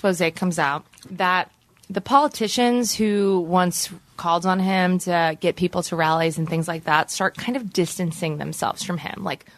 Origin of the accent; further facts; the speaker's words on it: East Coast, United States; I'm from the East Coast, where in the summers it's really humid.